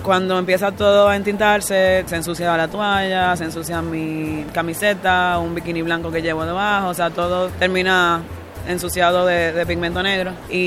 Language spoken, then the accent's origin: Spanish; Dominican Republic; estaba tratando de entender cómo la gente en el norte global percibía mi identidad como mujer dominicana